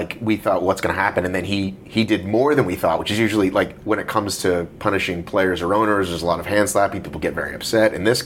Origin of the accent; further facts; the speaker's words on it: Marietta, Georgia, United States; I grew up in Marietta and went to Congregation Etz Chaim